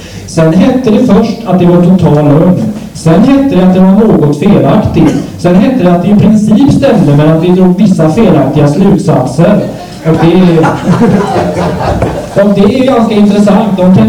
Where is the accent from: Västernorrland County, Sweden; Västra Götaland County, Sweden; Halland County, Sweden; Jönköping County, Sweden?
Västra Götaland County, Sweden; Gothenburg; där jag själv kommer från. Jag kommer från Göteborg från början.